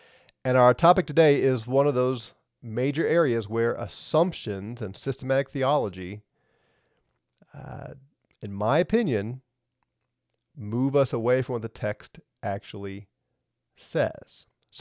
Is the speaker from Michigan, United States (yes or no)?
no; St. Louis, Missouri, United States; Did you know that I was from St. Louis?